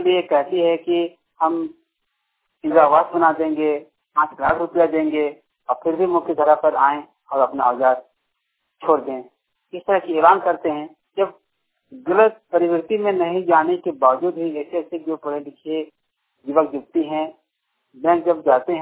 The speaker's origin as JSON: {"language": "Hindi", "region": "Jharkhand", "country": "India", "said": "प्रखंड खुदपानी, पश्चिमी सिंहभूम, देवासा, रंगशाली के रहने वाला हूँ।"}